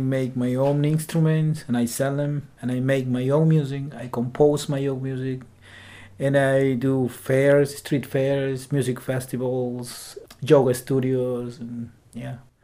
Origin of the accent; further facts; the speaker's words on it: Peru; now in Greenport, United States; I am from Peru, and I immigrated here in 2004.